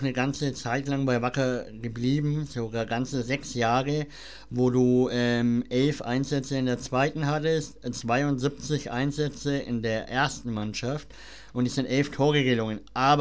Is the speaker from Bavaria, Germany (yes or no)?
yes; Bavaria, Germany; also es ist in Bayern, wo ich herkomme, die viertletzte Liga. Aber es hat immer Spaß gemacht, mit den Freunden vom Dorf zusammen zu spielen.